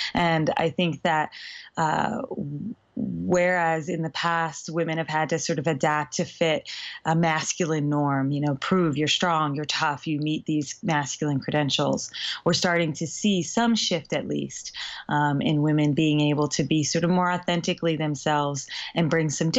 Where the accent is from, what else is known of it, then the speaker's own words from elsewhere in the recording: Pennsylvania, United States; My home state of Pennsylvania has no women in Congress today.